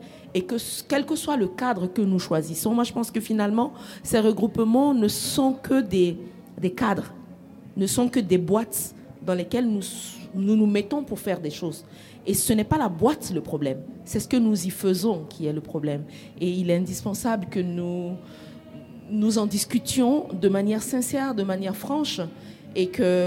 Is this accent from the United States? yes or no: no; Mali; en tant qu'individu, en tant que Malien, nous acceptons cette responsabilité qui est la nôtre